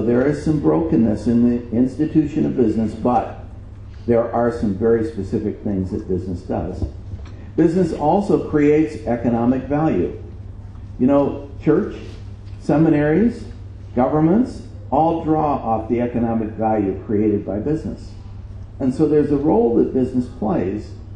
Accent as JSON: {"language": "English", "country": "United States", "said": "I come from the United States, and people in the United States like to think, well, everyone else is corrupt, but we are not."}